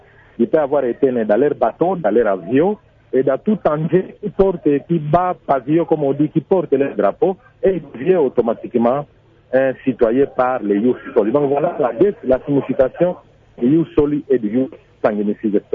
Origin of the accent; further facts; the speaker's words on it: DR Congo; chez nous, au Congo, nous appliquons les jus sanguinis